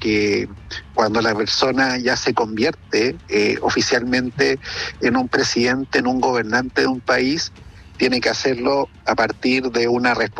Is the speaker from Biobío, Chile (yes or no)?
no; Santiago, Santiago Metropolitan Region, Chile; Yo estoy de turista porque yo soy de Santiago.